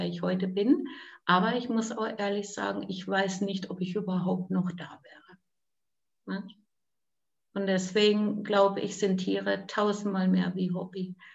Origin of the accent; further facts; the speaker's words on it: Czechia; ich bin ja Tschechin